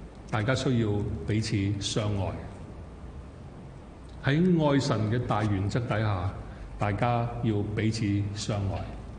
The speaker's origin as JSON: {"language": "Chinese", "country": "Hong Kong", "said": "因為這個的現象我們香港人一點都不陌生，是吧？"}